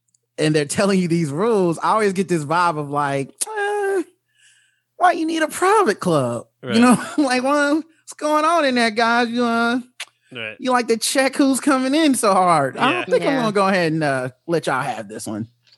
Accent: the South, United States; It's also because I'm from the South and I'm Black

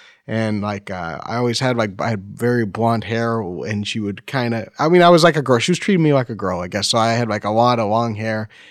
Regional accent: New Hampshire, United States; So I grew up in New Hampshire, and I have one older brother that's 4 years older.

